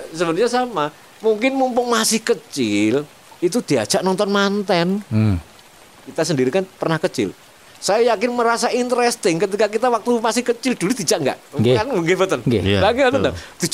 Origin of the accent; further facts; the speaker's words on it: Java, Indonesia; sebagai orang Jawa